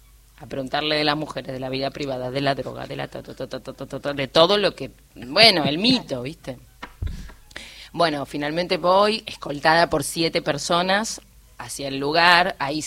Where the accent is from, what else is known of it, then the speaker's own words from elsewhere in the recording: Argentina; Vengo de Argentina, hola, ¿cómo te va?